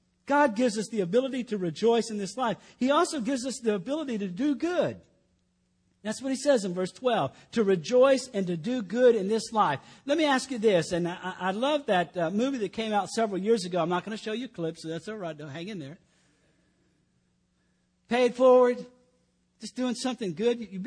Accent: Killeen, Texas, United States; And in Killeen, where I'm back in my hometown, and we're going to do that.

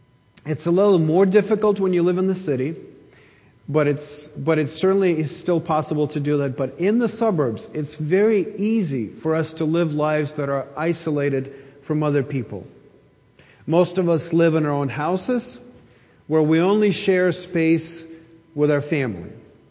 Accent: Kyiv, Ukraine; Now, I grew up in Kyiv, Ukraine, and in our city, there are actually many neighborhood wells.

